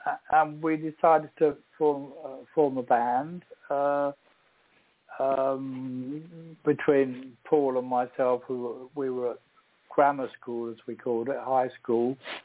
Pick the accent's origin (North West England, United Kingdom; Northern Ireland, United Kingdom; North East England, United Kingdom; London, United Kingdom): North West England, United Kingdom; Liverpool; born there; And actually, I was born in Liverpool, and I did go back with a friend when I was a teenager every now and then